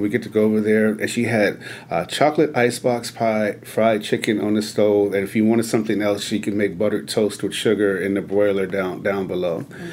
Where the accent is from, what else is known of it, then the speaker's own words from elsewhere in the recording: Chicago, Illinois, United States; growing up in Chicago where sugar and cornbread is a religion, and taking that to the South and watch people get mad because there's sugar and cornbread.